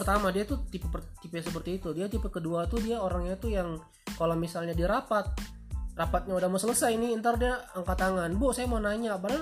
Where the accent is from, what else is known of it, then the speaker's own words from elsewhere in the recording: Ambon, Maluku, Indonesia; Aku orang Ambon, aku lama udah dari Kudus.